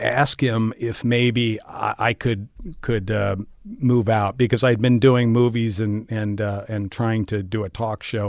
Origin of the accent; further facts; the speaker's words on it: Logansport, Indiana, United States; also born or lived in Washington, D.C.; I'm from a little town called Logansport, which is up near Fort Wayne, a couple hours north of Indianapolis. Lived there till I was about 9.